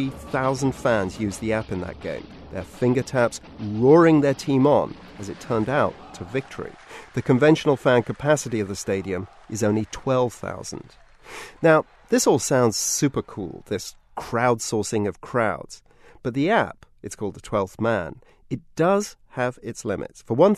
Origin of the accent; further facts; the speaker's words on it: United Kingdom; I'm a Brit.